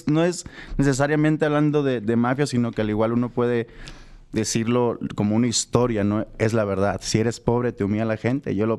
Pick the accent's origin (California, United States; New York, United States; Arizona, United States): Arizona, United States; Tucson; born there; de padres mexicanos. Mi papá es originario de Canelas, Durango. Mi mamá es Asa de Sonora. Nací en los Estados Unidos, pero desde un principio siempre se me inculcó la música mexicana.